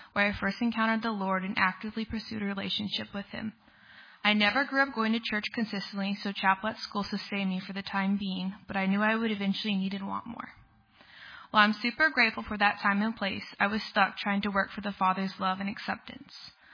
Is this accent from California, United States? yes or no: no; Tulsa, Oklahoma, United States; I was born and raised here in Tulsa.